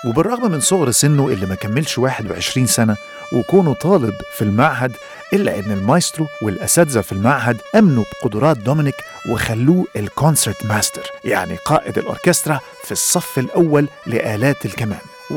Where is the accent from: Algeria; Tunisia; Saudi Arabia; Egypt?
Egypt; accent: Egyptian; وعلشان عاش في سيدني طول عمره ما فهمش لكنتي المصرية